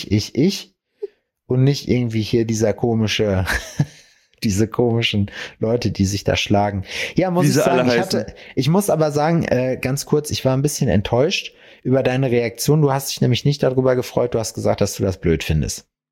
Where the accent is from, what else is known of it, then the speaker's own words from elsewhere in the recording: North Rhine-Westphalia, Germany; Ich war ja am Samstag in meiner Heimat, ne? So, nicht ganz in meiner Heimat, aber in der Nähe davon. Ich war in Hagen.